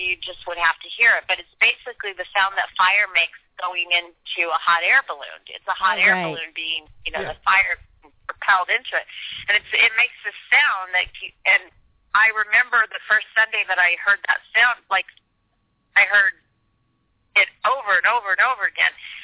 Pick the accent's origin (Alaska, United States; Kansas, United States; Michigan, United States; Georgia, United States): Kansas, United States; I grew up in Kansas.